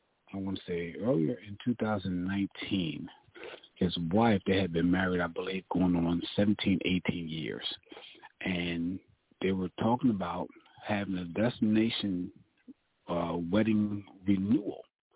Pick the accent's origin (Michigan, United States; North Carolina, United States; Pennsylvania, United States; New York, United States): Pennsylvania, United States; Philadelphia; now in Florida, United States; I'm great, calling from my hometown, even though I'm living in Florida now.